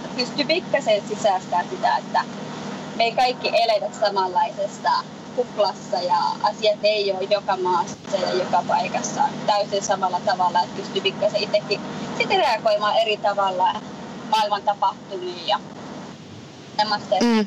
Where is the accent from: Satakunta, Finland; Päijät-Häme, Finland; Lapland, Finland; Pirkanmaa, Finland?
Lapland, Finland; No siis mä olen lappilainen lähtöjä